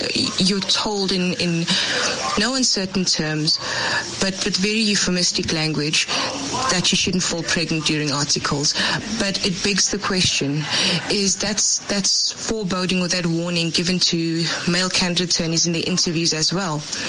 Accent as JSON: {"language": "English", "town": "Fourways", "region": "Gauteng", "country": "South Africa", "said": "I'm from Four Ways."}